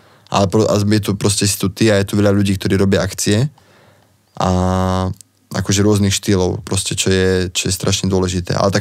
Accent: Žilina Region, Slovakia; ale sme z Oravy a ja som dosť taký patriot

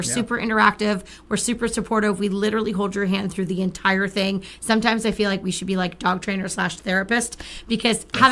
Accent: Ontario, Canada; but we are from Canada. We're from Ontario, Canada. So our in-person facility is here in Flamborough, Ontario.

